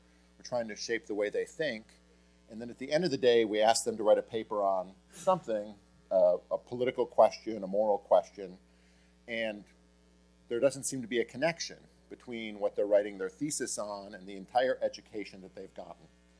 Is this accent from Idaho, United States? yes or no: yes; Boise, Idaho, United States; I am from Boise, Idaho. I teach at Boise State, and I'm on the board at the Ambrose School in Boise.